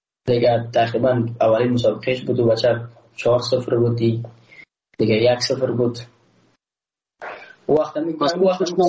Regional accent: Afghanistan; ما تاجک نیستم. احساس کنم ما روزبلاک پرشتی نیستم. ما یک افغان هستم

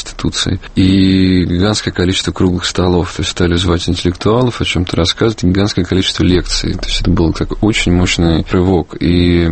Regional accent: Voronezh, Voronezh Oblast, Russia; born there; Я родился в Воронеже, имею отношение к региональному искусству.

